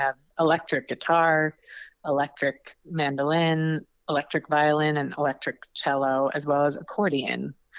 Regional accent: Wisconsin, United States; Yes, I love coming back to my home state. I would say that every season of my classical chamber groups that I play in, I have a brass trio and a horn quartet. We usually have at least one or two stops in Wisconsin.

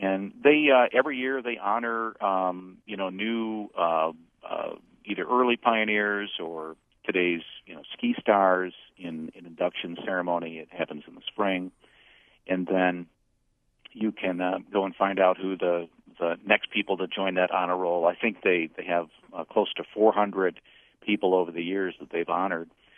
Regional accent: Muskegon, Michigan, United States; Snowboards actually also started in Michigan, in my hometown of Muskegon, Michigan.

